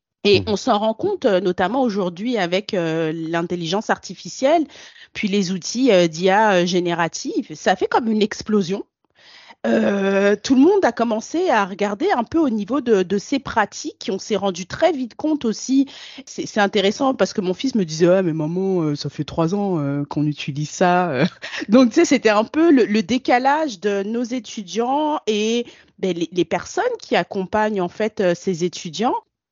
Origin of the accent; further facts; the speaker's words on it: France; now in Canada; sachant que je suis française